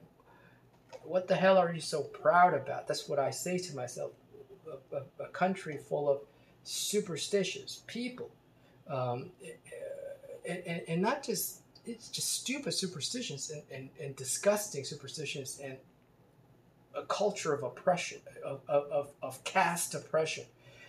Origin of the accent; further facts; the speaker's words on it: Canada; And then I realized I'm really Canadian. I'm not Indian. I'm Canadian.